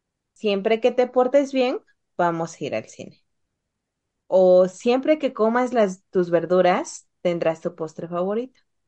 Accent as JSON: {"language": "Spanish", "region": "Oaxaca", "country": "Mexico", "said": "No, soy una mala oaxaqueña."}